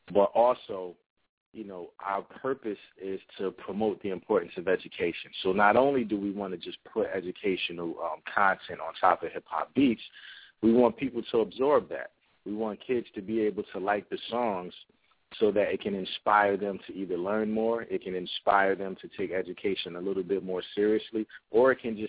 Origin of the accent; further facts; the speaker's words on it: New Brunswick, New Jersey, United States; also born or lived in Willingboro; Okay, well … I am from New Brunswick, New Jersey. I grew up between New Brunswick and Willingboro, New Jersey.